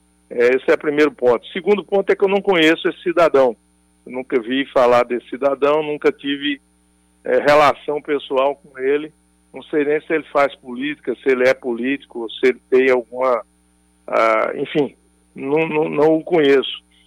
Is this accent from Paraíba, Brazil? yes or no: yes; Pedra de Fogo, Paraíba, Brazil; em favor da minha terra natal, Pedra de Fogo